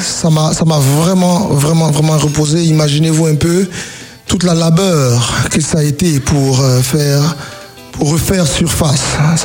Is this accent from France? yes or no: no; Côte d’Ivoire; first language Nyabwa; French is a second language; je chante dans mon patois, je chante dans ma langue maternelle, c'est Nyabwa, je veux dire que c'est un genre de bété.